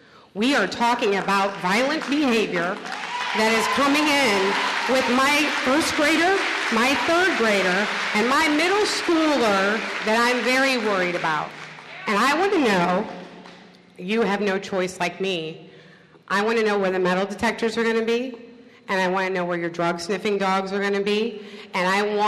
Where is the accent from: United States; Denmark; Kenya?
United States; Jennings; I grew up in Jennings.